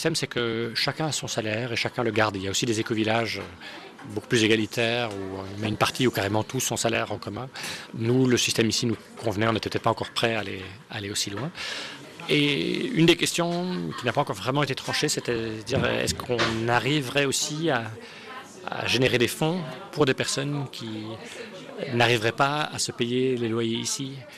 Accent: Brussels, Brussels-Capital Region, Belgium; On vient de Bruxelles.

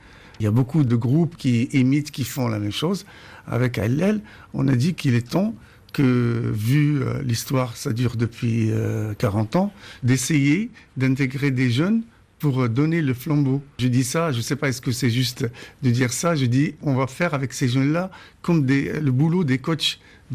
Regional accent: Casablanca, Casablanca-Settat, Morocco; Je suis de Casablanca et d'origine du sud, vers Zagora.

